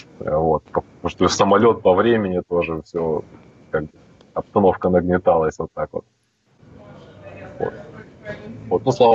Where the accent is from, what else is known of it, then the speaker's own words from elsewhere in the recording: Feodosia, Crimea, Ukraine; Да, я из Феодосии, вот. Ну, в основном упор был на Черное море